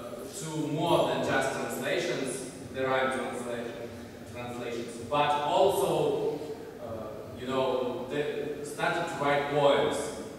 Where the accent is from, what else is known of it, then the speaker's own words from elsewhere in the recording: Russia; moved away; You see, as I mentioned before, I come here from Russia. And Russian dub of My Little Pony is one of the worst in the world.